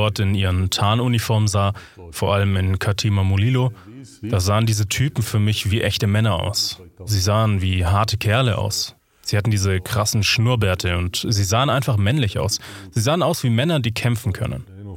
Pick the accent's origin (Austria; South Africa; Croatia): South Africa; accent: South African; German is a second language; Zu meinem Hintergrund, ich bin Südafrikaner, wie man an meinem Akzent hören kann. Ich bin im damaligen Apartheid Südafrika aufgewachsen.